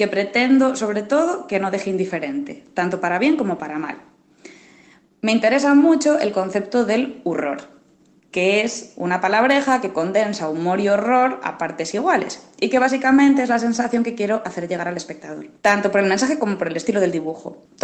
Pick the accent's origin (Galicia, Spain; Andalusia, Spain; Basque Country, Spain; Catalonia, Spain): Galicia, Spain; Lugo; now in Santiago de Compostela, Spain; soy de Lugo, aunque vivo en Santiago de Compostela, que es mi ciudad favorita.